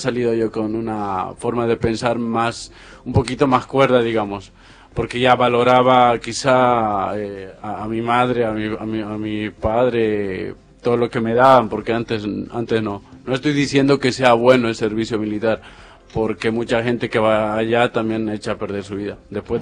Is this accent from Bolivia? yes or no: yes; Bolivia; Sí, de Bolivia, y el servicio obligatorio también es allá